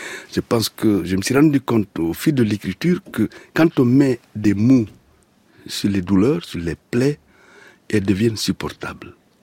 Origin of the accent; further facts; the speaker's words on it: Guinea; non seulement j'avais coupé le cordon ombilical avec mon pays d'origine, mais cela se passait très très mal en Guinée.